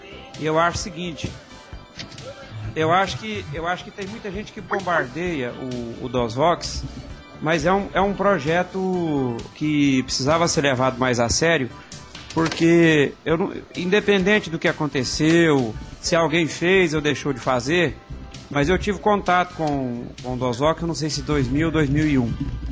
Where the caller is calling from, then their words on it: Ituiutaba, Minas Gerais, Brazil; eu sou aqui de Minas Gerais, eu moro em Ituiutaba